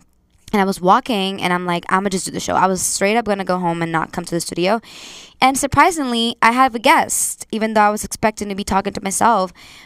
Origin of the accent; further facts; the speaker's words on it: Dominican Republic; Need I remind you guys that I'm from Dominican Republic.